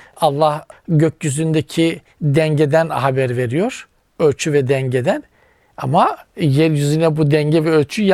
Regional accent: Black Sea Region, Turkey; Bizim Karadeniz'de paçariş derler

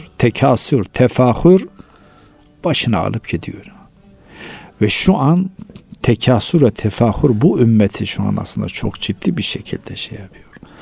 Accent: Malatya, Turkey; born there; Ben Malatya merkezde dünyaya geldim. Dedem de merkez köyde.

